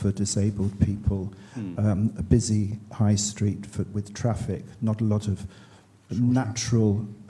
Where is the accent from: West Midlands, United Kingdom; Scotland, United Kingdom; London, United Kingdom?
London, United Kingdom; Highgate; I come from Highgate. We have a very historic high street. The shops are very small. It's very unique, you know.